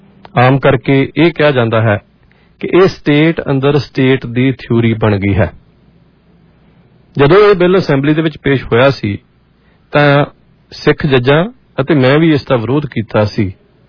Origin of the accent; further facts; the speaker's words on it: Pakistan; now in India; ਮੈਂ ਪਾਕਿਸਤਾਨ ਤੋਂ ਆਏ ਰਿਫਿਊਜੀਆਂ ਦੇ ਵਿਚ ਸ਼ਾਮਲ ਹਾਂ।